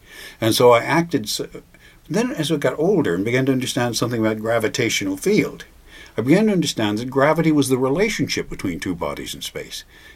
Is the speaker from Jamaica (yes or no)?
no; United States; because I'm an American, because I'm an educated person